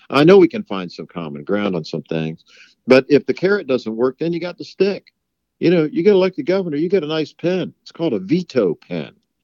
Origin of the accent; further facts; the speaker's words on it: St. Petersburg, Florida, United States; representing St. Pete, my hometown, and part of Tampa Bay.